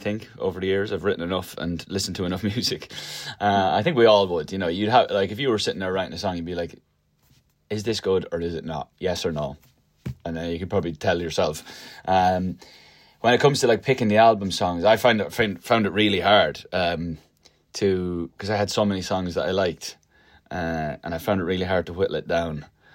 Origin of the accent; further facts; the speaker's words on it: Ireland; I feel like I'm crazy Irish, like when I listen to myself back in interviews and I'm like, oh my god.